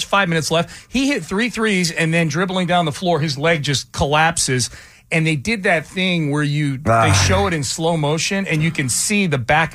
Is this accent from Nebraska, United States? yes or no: no; Connecticut, United States; No. I grew up in Connecticut. A Hartford Whalers season ticket holder.